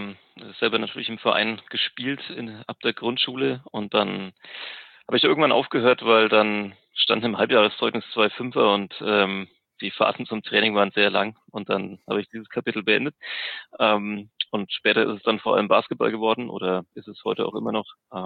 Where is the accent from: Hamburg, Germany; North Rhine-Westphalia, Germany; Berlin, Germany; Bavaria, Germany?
Bavaria, Germany; Nuremberg; born there; Naja, ich bin in Nürnberg geboren